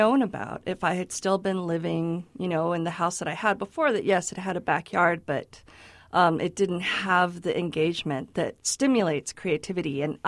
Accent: El Paso, Texas, United States; Well, for me, I was born and raised in El Paso, but then mm-hmm. I went away to study art, and I stayed away for over 30 years.

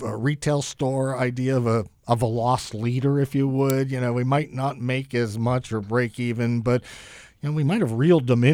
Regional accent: Etna, Pennsylvania, United States; Etna? Etna, my hometown.

